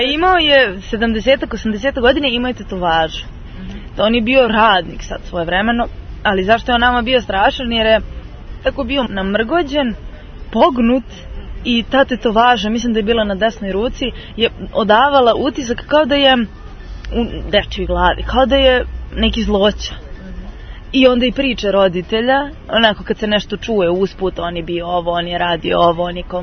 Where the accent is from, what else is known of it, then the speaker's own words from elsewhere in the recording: Mataruška Banja, Šumadija and Western Serbia, Serbia; ja sam odrasla u Matoriškoj banji na ulici.